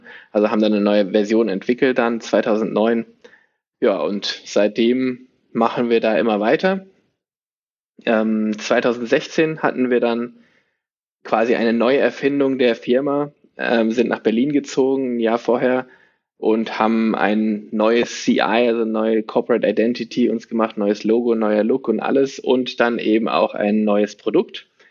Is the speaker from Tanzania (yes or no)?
yes; East Africa, Tanzania; Ich bin in Tansania, in Ostafrika aufgewachsen, bin halb Deutsch, halb Grieche und bin viel um die Welt gereist.